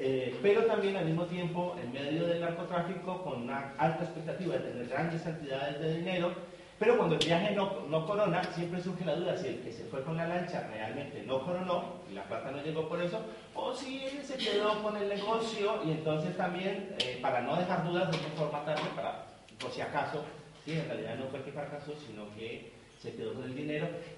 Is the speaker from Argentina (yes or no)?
no; Popayán, Cauca, Colombia; Popayán es una ciudad, yo vengo de Popayán, que es una ciudad más o menos de 250.000 habitantes.